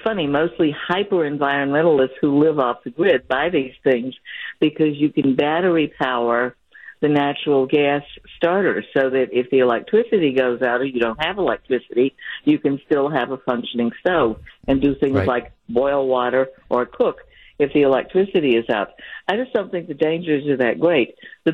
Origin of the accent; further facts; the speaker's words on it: North Carolina, United States; This is funny because I grew up in the South, where I grew up in North Carolina.